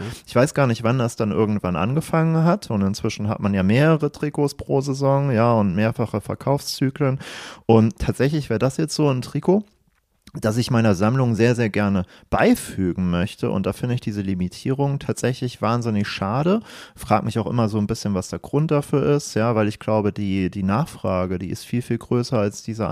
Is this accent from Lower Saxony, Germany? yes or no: yes; Lower Saxony, Germany; now in Mainz, Germany; ich komme aus Ostfriesland. Das ist jetzt nicht als die Fastnachtshochburg bekannt.